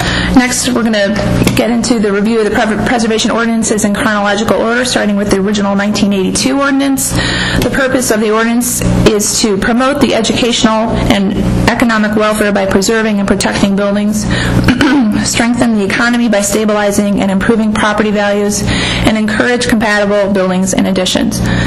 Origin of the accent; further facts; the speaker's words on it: Wilmette, Illinois, United States; also born or lived in Chicago; I came, was born in the City of Chicago. I grew up in Wilmette, went to New Trier High School